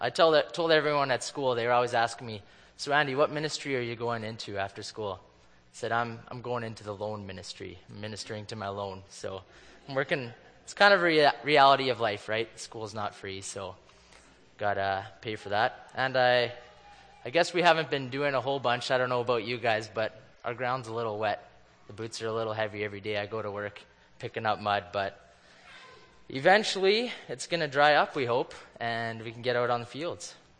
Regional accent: Crystal City, Manitoba, Canada; With that said, I'm a bachelor from Crystal City, Manitoba.

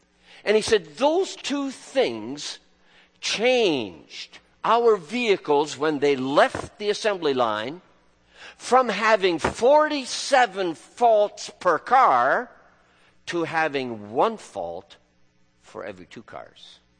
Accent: Lethbridge, Alberta, Canada; we're from Lethbridge, Alberta, where the cowboys still ride horses and stuff like that.

